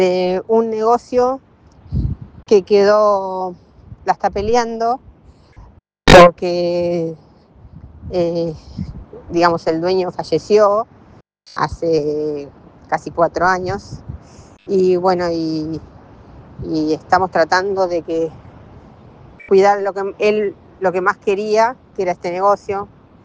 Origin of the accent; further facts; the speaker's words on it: Necochea, Buenos Aires Province, Argentina; somos de Necochea